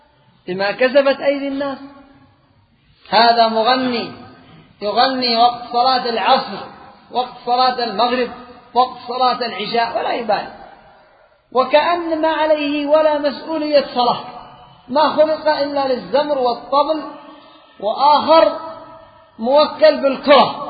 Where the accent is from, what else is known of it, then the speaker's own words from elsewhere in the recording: Yemen; لأن كثير من الرعايا الآن خاصة عندنا في اليمن صاروا يزرعون القات